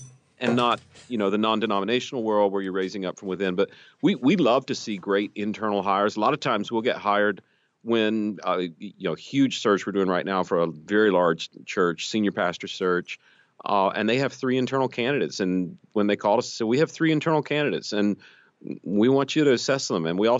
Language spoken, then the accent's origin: English; North Carolina, United States; Now, having said that, I grew up in Western North Carolina, like deep in the woods.